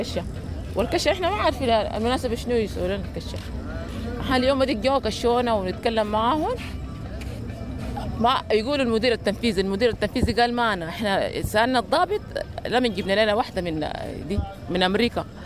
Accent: Sudan; دي بلدنا السودان

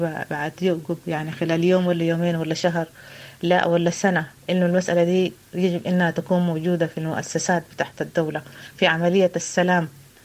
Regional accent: Darfur, Sudan; وانا من دارفور يعني افهم

